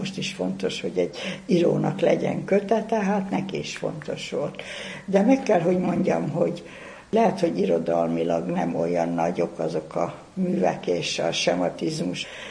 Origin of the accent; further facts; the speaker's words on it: Somogy, Hungary; én Somogy megyei vagyok, egészen más itt a mondatszerkesztés